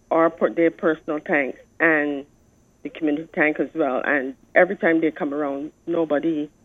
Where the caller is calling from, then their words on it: Boscobel, Saint Peter, Barbados; I'm from Bosco Bell.